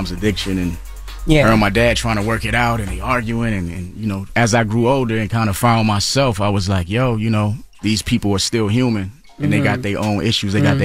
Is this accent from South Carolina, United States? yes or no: yes; South Carolina, United States; It's a lot of people that still don't know I'm from South Carolina, even though I waved the flag so heavily.